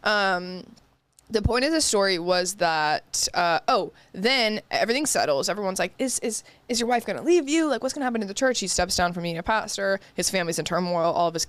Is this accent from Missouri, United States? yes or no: no; Dallas, Texas, United States; I spent a lot of summers in East Texas. Mm-hmm. So just like redneck city. I'm from Dallas though. I want to get that out of the way.